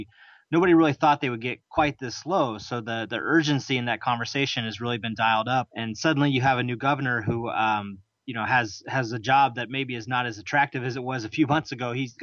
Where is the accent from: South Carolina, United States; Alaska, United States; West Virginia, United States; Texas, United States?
Alaska, United States; I'm from Alaska, and I can tell you all through my life, you've always heard politicians talk about, look, we need to diversify.